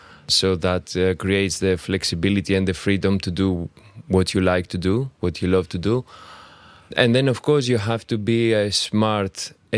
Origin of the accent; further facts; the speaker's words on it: Athens, Attica, Greece; English is a second language; I'm originally Greek. I come from Athens. I live in 7 different countries